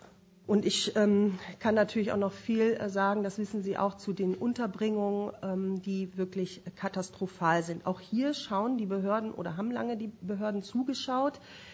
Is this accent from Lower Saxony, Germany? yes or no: yes; Lower Saxony, Germany; Wie gesagt, ich komme aus Niedersachsen.